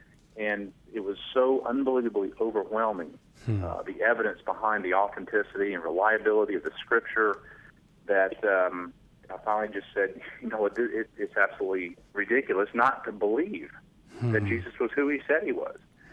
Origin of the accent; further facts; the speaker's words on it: Georgia, United States; I grew up just outside of Atlanta, Georgia, and kind of in the Bible Belt. I come from a Christian family.